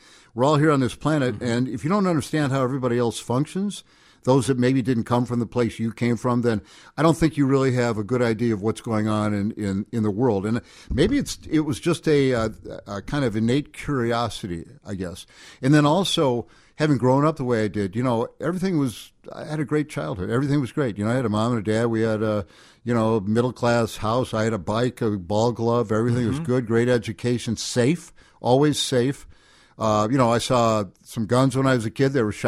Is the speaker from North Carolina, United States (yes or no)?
no; Peoria, Illinois, United States; I'm from Peoria, went to Northwestern, played football and everything, then was done.